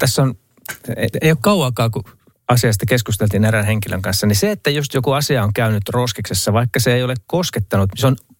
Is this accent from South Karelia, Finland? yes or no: yes; Luumäki, South Karelia, Finland; pidin yhdet juhlat kotikunnassani Luumäellä tuossa viime syksynä